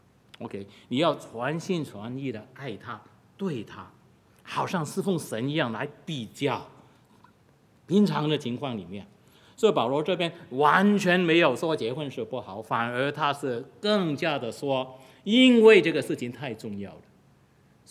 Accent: Hong Kong; 从前在我年纪小的时候在香港

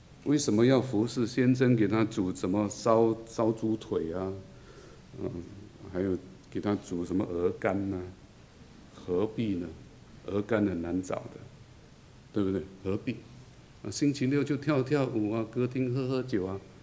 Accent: China; 我是中国人的，所以我说我们中国人啊，不是，我们是华人

